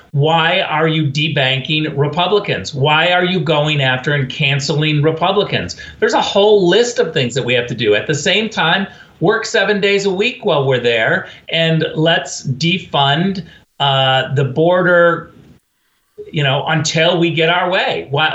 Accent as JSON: {"language": "English", "region": "California", "country": "United States", "said": "Look, I'm from California."}